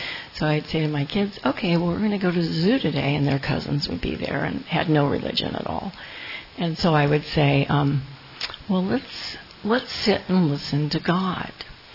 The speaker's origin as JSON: {"language": "English", "town": "Berkeley", "region": "California", "country": "United States", "tie": "born or raised there", "said": "Thank you for taking me back to my childhood when I was raised Quaker in Berkeley."}